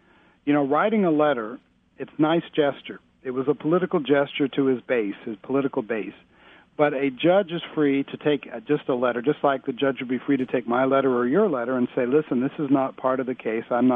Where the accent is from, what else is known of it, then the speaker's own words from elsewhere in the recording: California, United States; which as a Californian turned my hair white.